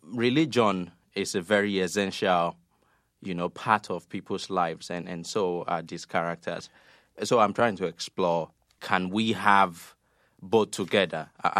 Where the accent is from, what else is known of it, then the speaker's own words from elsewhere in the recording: Nigeria; moved away as an adult; the germ of the idea came to me when I was living away from Nigeria.